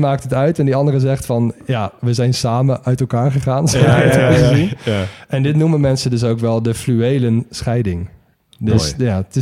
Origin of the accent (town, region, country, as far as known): Netherlands